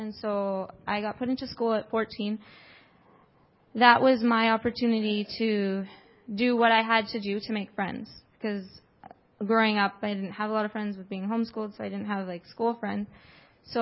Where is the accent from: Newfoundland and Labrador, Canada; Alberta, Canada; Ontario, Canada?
Alberta, Canada; Edmonton; and I'm from Edmonton.